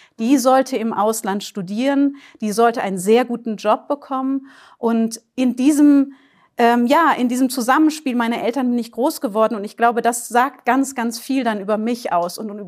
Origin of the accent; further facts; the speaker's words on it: Karlsruhe, Baden-Württemberg, Germany; born there; Also genau, ich bin in Karlsruhe geboren. Meine Mutter kommt aus dem Allgäu, aus einem ganz kleinen Dorf im Allgäu in der Nähe von Kempten. Und mein Vater kommt aus Shiraz im Iran.